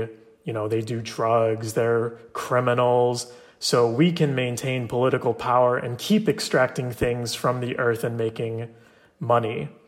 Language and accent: English; Rochester, New York, United States; now in Somerville, United States; I'm from Rochester, New York, living in Somerville, now a student at Tufts, and organizing with the Sunrise Movement.